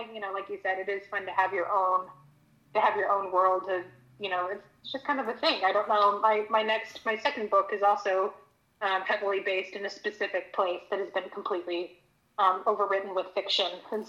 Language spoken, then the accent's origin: English; Texas, United States; I'm from Texas. I'm not from Michigan.